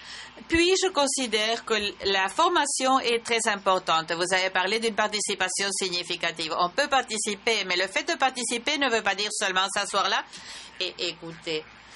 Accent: Turkey; Je viens de la Turquie.

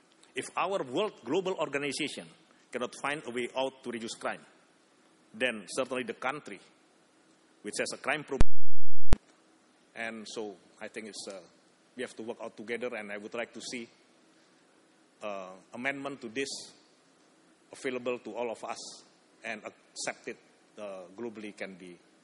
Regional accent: Indonesia; English is a second language; from Indonesia.

